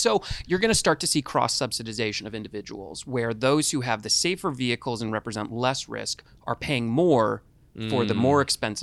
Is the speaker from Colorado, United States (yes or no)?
no; California, United States; So, okay, I'm from California originally.